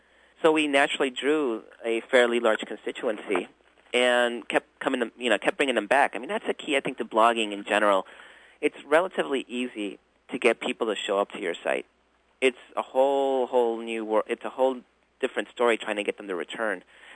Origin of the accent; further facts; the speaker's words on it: El Salvador; also born or lived in United States; I'm tricultural. You know, I grew up in El Salvador in the United States. My father was Greek